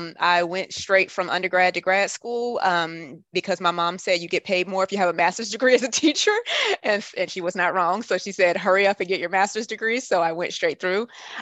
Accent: Atlanta, Georgia, United States; So now I'm back home in my hometown of Atlanta and working with the education consulting firm here.

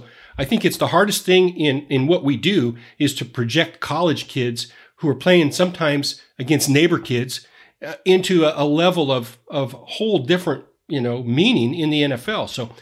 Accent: Idaho, United States; I'm from Idaho, so I don't know if that's a word.

